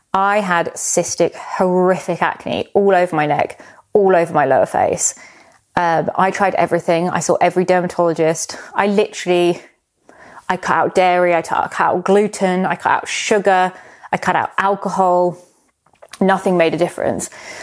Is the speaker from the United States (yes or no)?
no; South Coast, United Kingdom; But I grew up on the South Coast.